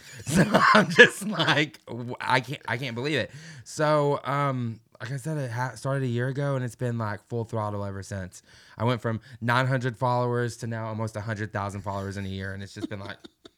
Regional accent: Arkansas, United States; moved away as an adult; also born or lived in Tampa, Florida; now in Nashville, United States; Like I said, I'm originally from Arkansas, and then I moved, after I graduated high school, I moved to Tampa, Florida for a few years.

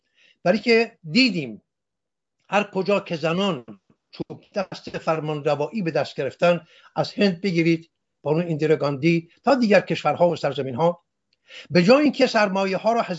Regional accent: Iran; صدور انقلابشان این شد که من ایرانی در هر کجای جهان که باشم شرمسار باشم از این که بگویم من ایرانیم.

